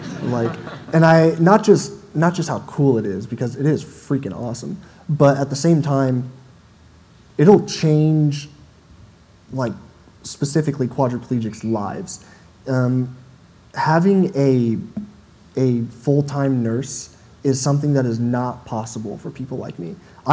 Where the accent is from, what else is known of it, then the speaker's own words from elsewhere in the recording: Arizona, United States; Like I'm from Arizona, if y'all don't know, so, like, driving up here was a 10-hour drive, and I loved it.